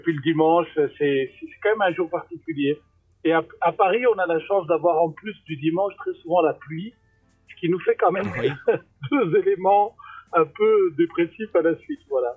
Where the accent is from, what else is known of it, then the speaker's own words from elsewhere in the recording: Brussels, Belgium; moi j'ai grandi à Bruxelles, dans le quartier pauvre